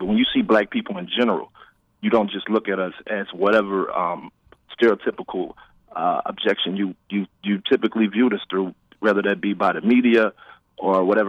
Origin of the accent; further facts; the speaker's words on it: St. Louis, Missouri, United States; For me personally, I'm from St. Louis, Missouri. I grew up in a culture here where we couldn't drive down certain streets at night.